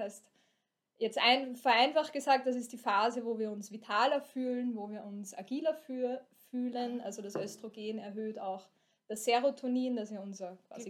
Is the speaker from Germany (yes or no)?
no; Hollabrunn, Lower Austria, Austria; now in Vienna, Austria; Ja, also ich komme aus Hollabrunn, Niederösterreich, Weinviertel, wohne jetzt aber in der großen Stadt, Wien.